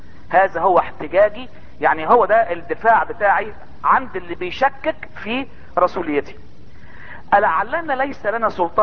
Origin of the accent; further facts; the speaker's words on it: Egypt; الختم ده طبعا احنا هنا كمصريين فاهمين الحته دي قوي